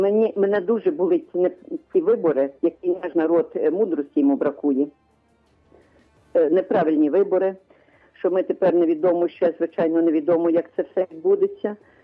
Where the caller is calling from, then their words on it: Lviv, Lviv Oblast, Ukraine; Слава навіки Богу. Так. Львів.